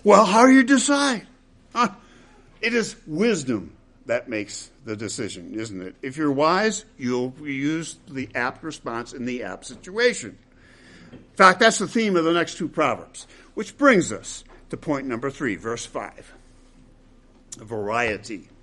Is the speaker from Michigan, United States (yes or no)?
yes; Grand Rapids, Michigan, United States; But with their millions of dollars in my hometown, Grand Rapids, Michigan, they bought the old, storied Pantland Hotel, where I worked at the time